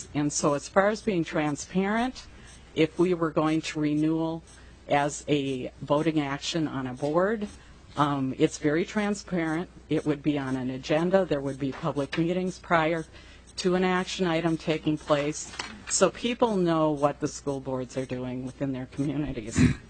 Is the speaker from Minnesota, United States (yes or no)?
yes; Austin, Minnesota, United States; I'm from Austin, Minnesota.